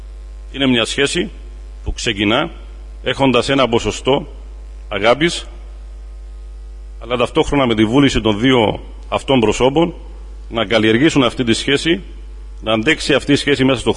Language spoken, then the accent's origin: Greek; Limassol, Limassol District, Cyprus; Εγώ κατάγομαι από την Λεμεσό